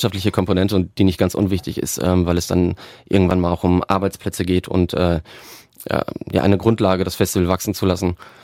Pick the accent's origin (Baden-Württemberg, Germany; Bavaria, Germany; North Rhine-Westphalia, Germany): North Rhine-Westphalia, Germany; Dortmund; now in Hamburg, Germany; Ja, also ich komme ursprünglich aus Dortmund, lebe jetzt in Hamburg und arbeite auch in Hamburg bei einer Konzertagentur.